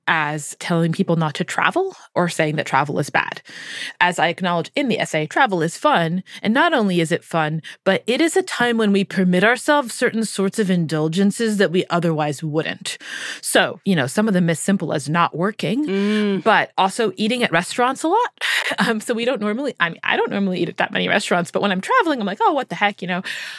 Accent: Hungary; English is a second language; My name sounds French. I'm originally Hungarian.

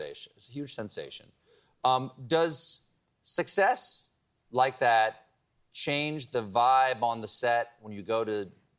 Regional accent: the South, United States; I'm from the South.

